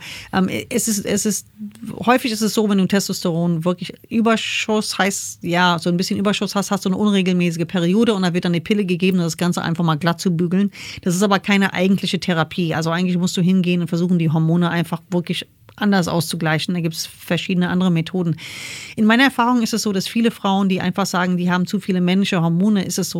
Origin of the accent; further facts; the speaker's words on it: New York, United States; accent: New York; German is a second language; now in Germany; Aber mein ursprünglicher erster Akzent war New York.